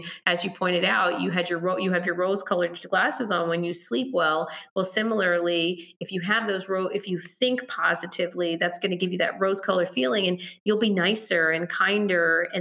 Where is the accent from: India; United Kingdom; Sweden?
India; now in United States; I'm Indian. And so in India, people just show up and there's like 100 people